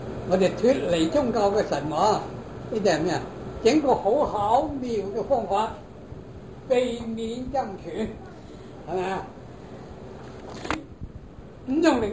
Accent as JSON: {"language": "Cantonese", "region": "Guangdong", "country": "China", "said": "南方呢我哋廣東人又話"}